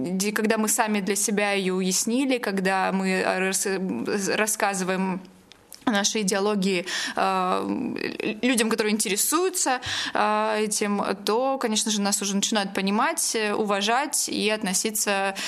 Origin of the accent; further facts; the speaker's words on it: Ukraine; несмотря на то, что мы из Украины